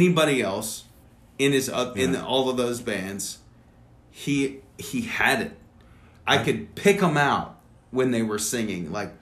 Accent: the South, United States; Like, we would do singings, is what we call it in the South. Okay? So I grew up

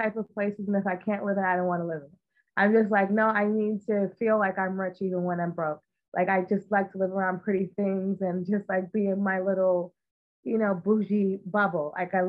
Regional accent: United States; moved away; I never had any type of blatant anything growing up in the States.

